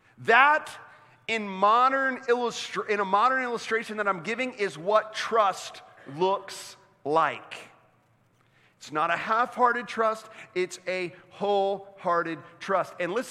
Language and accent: English; Orlando, Florida, United States; also born or lived in Hollywood, Florida / Naples, Florida; now in Winston-Salem, United States; I was born in Hollywood, Florida, just north of Miami. I grew up in Orlando, Florida. Like, Florida is all I've known.